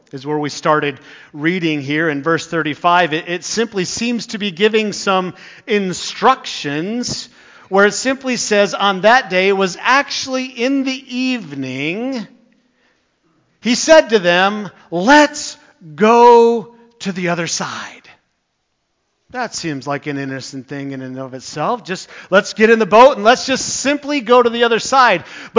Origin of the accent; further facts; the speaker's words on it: Wisconsin, United States; I grew up in Wisconsin where we're pretty quiet and reserved